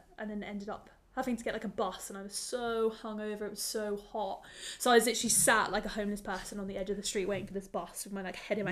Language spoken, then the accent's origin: English; United Kingdom; Well, I'm British. Like, that's what happens.